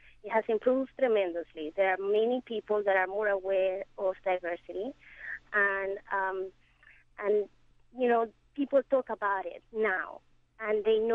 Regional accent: Venezuela; first language Spanish; English is a second language; Like in my case, I come from Venezuela, and I never knew people who were from different religions other than Catholics. And I didn't know people that spoke different languages other than Spanish.

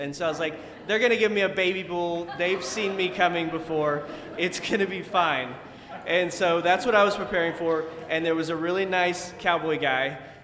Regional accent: Odessa, Texas, United States; So I grew up in West Texas, in Odessa.

